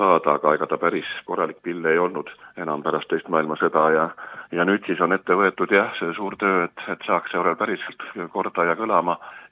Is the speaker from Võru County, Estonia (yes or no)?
no; Jõelähtme, Harju County, Estonia; Mina olen Jõelähtmest pärit, seal 1960. aastal sündinud Koogi külas. Ja … oli Jõelähtme kiriku organist